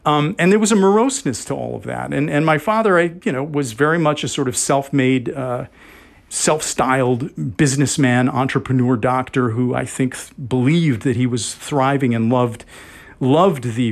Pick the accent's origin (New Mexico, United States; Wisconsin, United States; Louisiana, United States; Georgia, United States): Wisconsin, United States; And my feeling growing up in Wisconsin, you know, was, and Wisconsin has changed a lot over the years, but I didn't feel excluded.